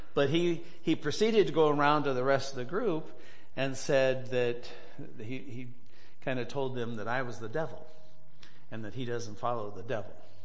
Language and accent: English; Illinois City, Illinois, United States; I grew up in the Illinois City Methodist, but we raised our girls at the Reynolds Methodist Church.